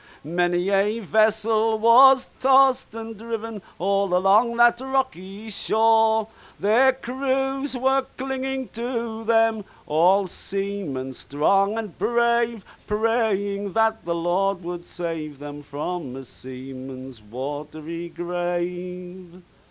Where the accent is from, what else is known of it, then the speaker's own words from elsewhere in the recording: Gateshead, North East England, United Kingdom; I come from a town called Gateshead, which is next to Newcastle upon Tyne, and Newcastle is much better known than Gateshead. It's about 45 miles from the Scots border. And our dialect is somewhat strange to a lot of people.